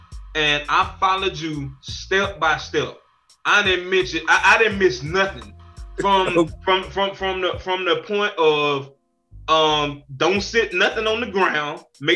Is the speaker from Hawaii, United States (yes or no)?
no; Florida, United States; I'm from Florida. I'm from down bottom. I know you probably heard of West Palm Beach and you know all of that. I'm from Western Palm Beach County. I'm from a place called Muck City.